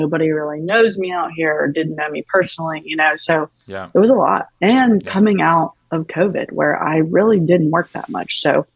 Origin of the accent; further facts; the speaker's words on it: Tupelo, Mississippi, United States; So I'm from Mississippi, Tupelo … birthplace